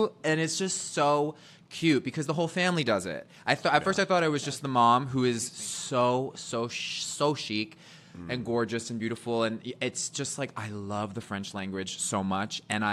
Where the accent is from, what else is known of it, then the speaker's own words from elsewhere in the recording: London, United Kingdom; I feel the London it calls me. It calls me back. My hometown, it calls me back.